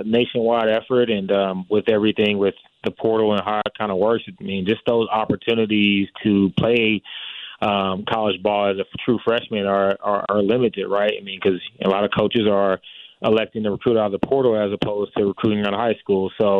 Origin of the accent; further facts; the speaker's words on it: Nashville, Tennessee, United States; My family was still, I'm from Nashville.